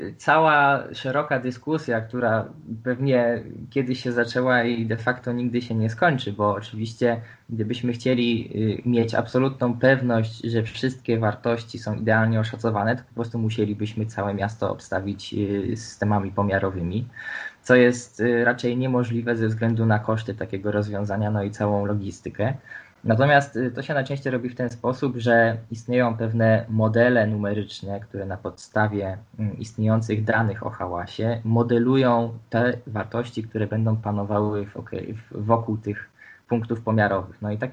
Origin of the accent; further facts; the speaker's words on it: Poznań, Greater Poland Voivodeship, Poland; Ja jako Poznaniak wiem, że w Poznaniu ostatnia taka mapa była robiona w roku 2017